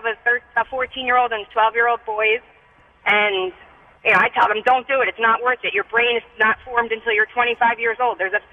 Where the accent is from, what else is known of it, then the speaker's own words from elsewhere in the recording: New Jersey, United States; I grew up in New Jersey.